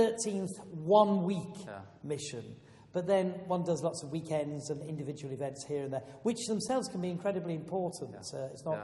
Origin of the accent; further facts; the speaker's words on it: Yorkshire and the Humber, United Kingdom; I was brought up in Yorkshire. My parents were God-fearing parents who taught me to read the Bible and to pray, and we went to church. But it wasn't a church where they preached the gospel.